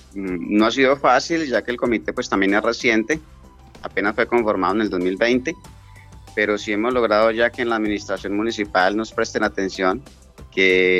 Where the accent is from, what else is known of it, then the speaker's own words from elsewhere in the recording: Mesetas, Meta, Colombia; also born or lived in Cali; soy una persona de 47 años de edad, nací en Cali, me trajeron muy chiquitico al llano y me crié aquí en Mesetas, departamento del Meta.